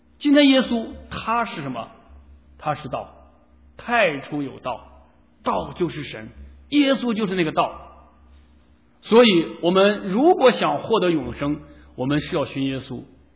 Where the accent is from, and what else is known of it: China